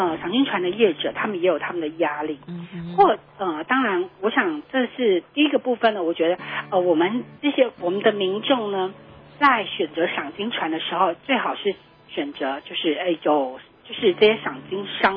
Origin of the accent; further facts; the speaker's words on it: Taiwan; 那我觉得可能是我们台湾人还蛮和善的哈，